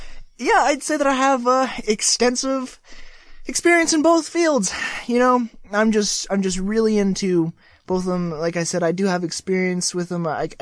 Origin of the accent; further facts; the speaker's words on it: Kentucky, United States; my hometown is Kentucky, and I went to the Kentucky High for Human People High School.